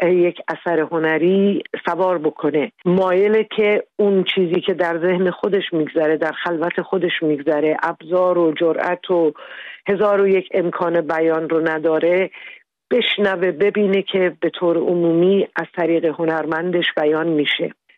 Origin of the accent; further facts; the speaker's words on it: Iran; moved away as an adult; به خاطر انجام پروسه پزشکی فرزندم هم باید برای مدت از ایران بیرون می آمدیم